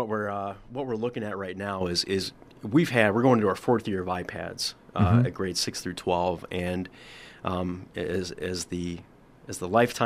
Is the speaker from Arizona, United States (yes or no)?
no; Illinois, United States; moved away; I came from Illinois, and it was the same way.